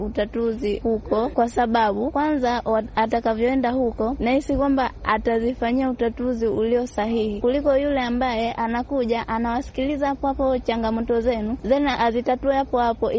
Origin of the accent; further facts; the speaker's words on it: Pwani, Tanzania; natokea mkoa wa Pwani.